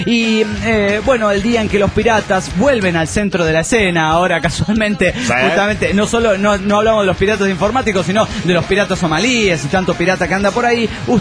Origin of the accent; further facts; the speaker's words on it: Tijuana, Baja California, Mexico; de Tijuana, Baja California, México.